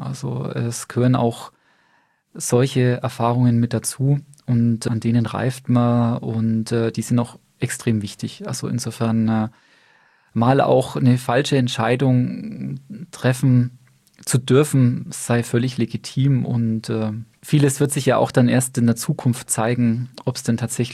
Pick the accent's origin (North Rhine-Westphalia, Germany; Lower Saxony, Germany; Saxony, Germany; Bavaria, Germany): Bavaria, Germany; Bamberg; In erster Linie natürlich meine Heimat.